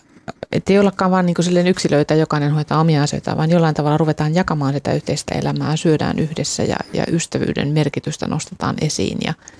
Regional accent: Sodankylä, Lapland, Finland; Terveisiä vaan sen Sodankylän, niin, kotikyläni.

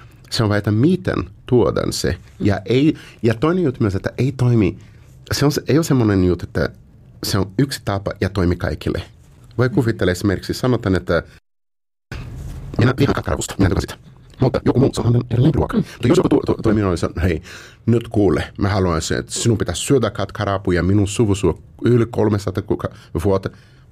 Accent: Brazil; Finnish is a second language; now in Finland; minä olen Brasiliasta kotoisin

